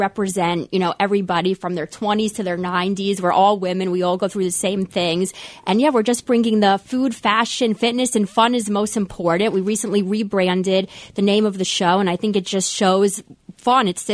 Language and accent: English; Florida, United States; also born or lived in Pennsylvania; Well, not the lovely London, but originally from outside of Philadelphia. I grew up in Florida.